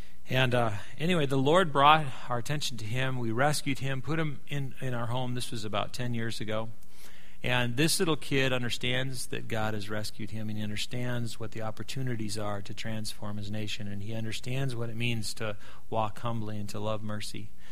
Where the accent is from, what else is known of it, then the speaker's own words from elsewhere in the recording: Liberia; I was raised in Africa, in Liberia.